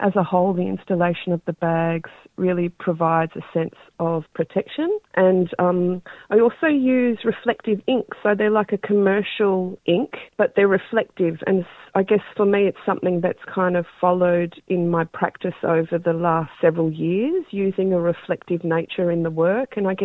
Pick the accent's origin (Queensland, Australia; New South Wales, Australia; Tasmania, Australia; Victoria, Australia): Victoria, Australia; Gunditjmara woman. I've also got connections to Torres Strait, but I've been born and bred on Bunwurrung and Budurrung country, and I also live and work on Wurundjeri and Bunwurrung country of the Kulin Nation.